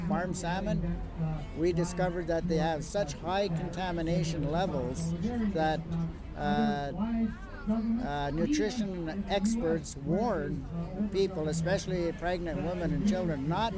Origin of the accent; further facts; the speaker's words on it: British Columbia, Canada; I come from the Squat First Nation. We're Stalo people, people of the river.